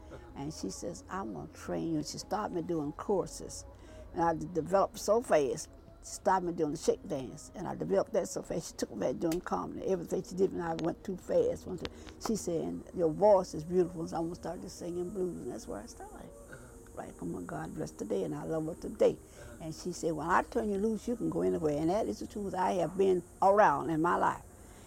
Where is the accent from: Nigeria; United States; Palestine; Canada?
United States; West Virginia; also born or lived in Huntington, United States; From Huntington, West Virginia. Raised in Logan County. That's where I was raised. But I left there, I ran away from home, I was 13.